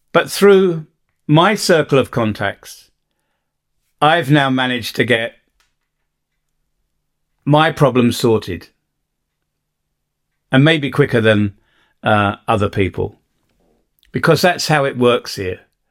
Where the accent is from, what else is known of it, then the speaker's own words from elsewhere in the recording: United Kingdom; now in Bosnia and Herzegovina; because I'm a Brit.